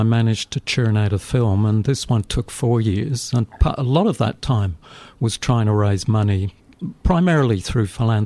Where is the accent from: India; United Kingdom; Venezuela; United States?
United Kingdom; England; moved away as an adult; now in Australia; I didn't really start until I came to Australia from England back in 1981.